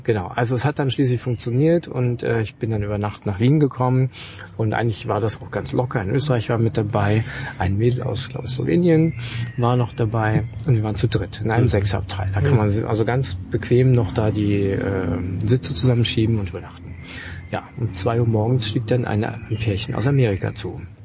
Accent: Germany; ich bin einfach gedacht, ich komme aus Deutschland, da geht man zum Bahnhof und holt sich ein Ticket.

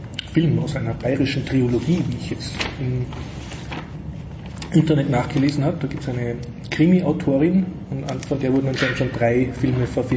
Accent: Austria

